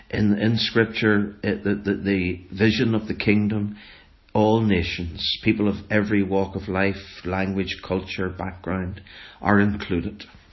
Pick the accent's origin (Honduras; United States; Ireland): Ireland; I'm a nationalist. I believe in a united Ireland. I see myself as an Irish citizen. I don't subscribe to Britishness, for want of a better term.